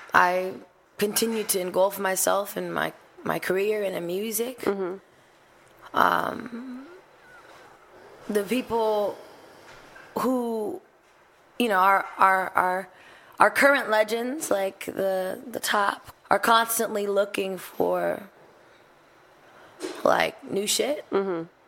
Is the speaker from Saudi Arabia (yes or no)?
no; Berlin, Germany; English is a second language; Yeah, I'm really from Berlin.